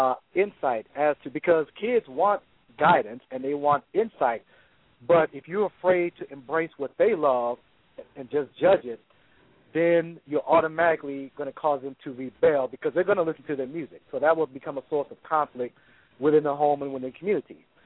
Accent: Brooklyn, New York, United States; now in Chicago, United States; I'm from Brooklyn, but here in the Chi.

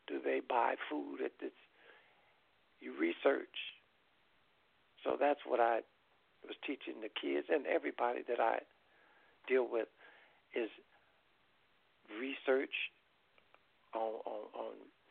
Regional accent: Los Angeles, California, United States; I grew up in Los Angeles, and when I moved back to Los Angeles, I was in Compton and Watts.

